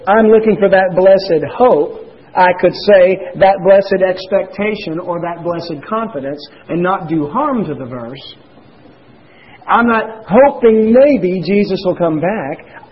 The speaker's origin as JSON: {"language": "English", "town": "Baton Rouge", "region": "Louisiana", "country": "United States", "said": "And I can say that because I'm from Baton Rouge. So don't feel like I'm being biased. I grew up in that region, and I know about those people down there."}